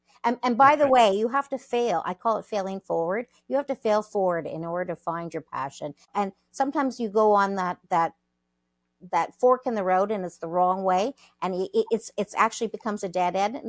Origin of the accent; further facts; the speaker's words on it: Toronto, Ontario, Canada; Well, no, I've lived in the GTA, but I was born in Toronto many decades ago. I only admit to 25 years ago, but it's a lot longer than that. But yes, I've lived in Toronto. My family's also from Montreal, and I have family in the States